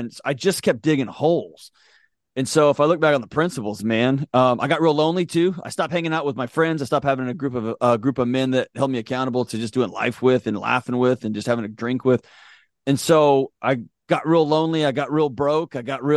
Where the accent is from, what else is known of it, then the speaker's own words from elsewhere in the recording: Houston, Texas, United States; Born and raised in Houston, Texas. My old man was a homicide detective and a SWAT guy, and my mom was a college professor after years.